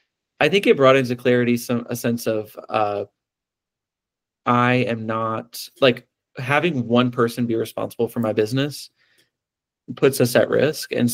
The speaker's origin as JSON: {"language": "English", "town": "Columbia", "region": "South Carolina", "country": "United States", "tie": "born or raised there", "lives_now": "Asheville, United States", "said": "I grew up in South Carolina. So I was born in Lexington, South Carolina, and grew up in around Columbia area."}